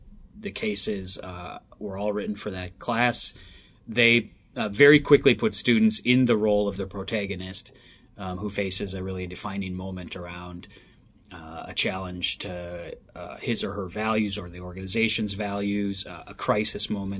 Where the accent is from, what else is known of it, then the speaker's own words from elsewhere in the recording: Wisconsin, United States; I grew up in Wisconsin, spent the first 22 years of my life there with a little side stint or two in Japan.